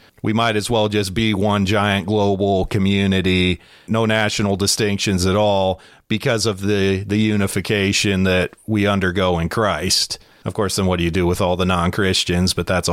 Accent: England, United Kingdom; I'm a snobby Englishman.

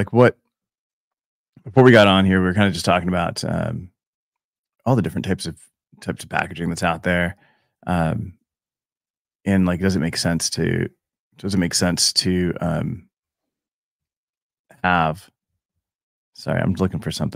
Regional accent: Hawaii, United States; now in Phoenix, United States; So, a buddy that I grew up with in Maui, I was here in Phoenix last week.

